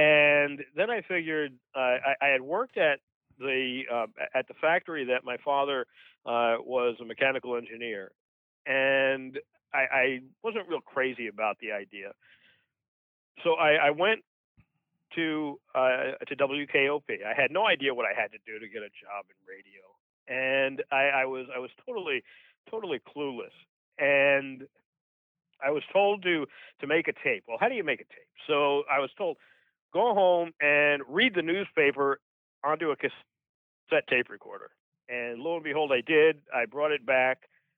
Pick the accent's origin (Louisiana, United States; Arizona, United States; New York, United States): New York, United States; Brooklyn; And there were some words that he spoke that you could tell had an accent to it. But by and large, my accent disappeared pretty quickly.